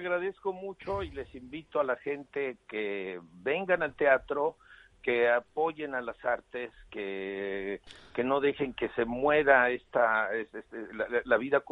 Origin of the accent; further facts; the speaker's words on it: Mexico; porque pues en mi país, en México, pues la gente no se puede confinar